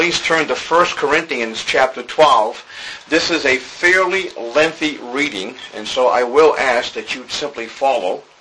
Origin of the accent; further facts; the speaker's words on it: Boston, Massachusetts, United States; accent: Bostonian; So you bear with me, with my Bostonian accent, and all I ask is that you follow along.